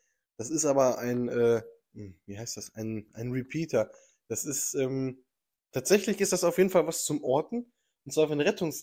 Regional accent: Amsterdam, North Holland, Netherlands; German is a second language; wie zum Beispiel bei uns in Amsterdam, da wird halt Englisch gesprochen, ganz easy verständlich

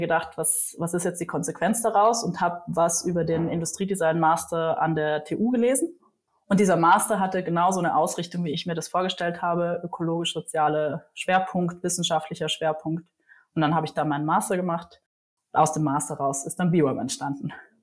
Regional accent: Trentino-Alto Adige, Italy; Ich stamme ursprünglich aus Südtirol. Dem deutschen Publikum wird es bekannt sein von dem einen oder anderen Skiurlaub. Wir wohnen in den Dolomiten, also wirklich im schönsten Bereich von Südtirol in der Nähe von Bozen. Ich bin in einem sehr kleinen Bergdorf aufgewachsen

